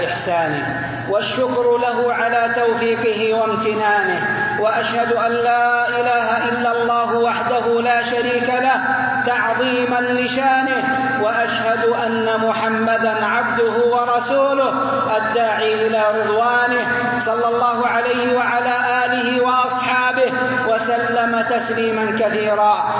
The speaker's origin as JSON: {"language": "Arabic", "country": "Saudi Arabia", "said": "بلدنا المملكة العربية السعودية بلد العقيدة الصافية"}